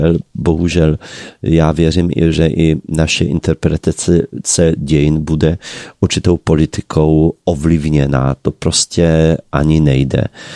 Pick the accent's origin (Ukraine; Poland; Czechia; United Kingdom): Poland; Czech is a second language; ty, kteří jsou v Česku hrdinami, ty u nás v Polsku jsou těmi nejodpornějšími